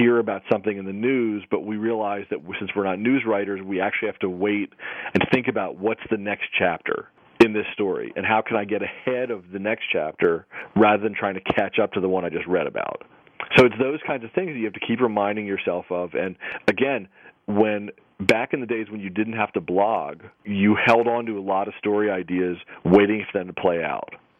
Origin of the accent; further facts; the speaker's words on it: Philadelphia, Pennsylvania, United States; Big five. I'm from Philadelphia.